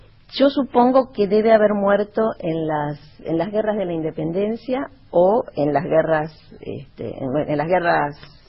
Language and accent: Spanish; Buenos Aires, Argentina; Nosotros somos porteños, o sea, vivíamos aquí en Capital